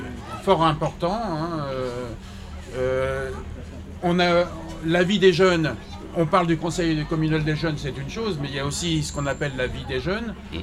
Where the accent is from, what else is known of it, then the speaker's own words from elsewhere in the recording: Senlis, Hauts-de-France, France; born there; Je ne suis pas béthisien, véritablement, puisque je suis né à Senlis. Mais bon, c'est pas très loin.